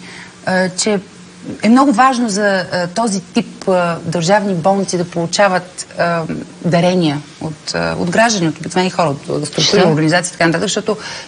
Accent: Veliko Tarnovo, Veliko Tarnovo Province, Bulgaria; born there; Иначе аз съм родена във Велико Търново.

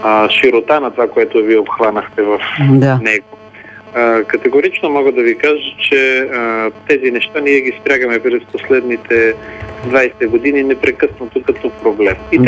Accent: Vidin, Vidin Province, Bulgaria; Аз знам тези неща, просто защото съм от Видин и съм ги слушал от

